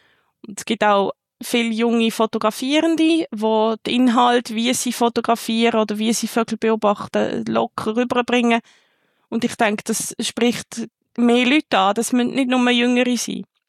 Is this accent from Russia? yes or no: no; Switzerland; Bei uns in der Schweiz oder auch international, da gibt es noch sehr viele Fragen zu beantworten.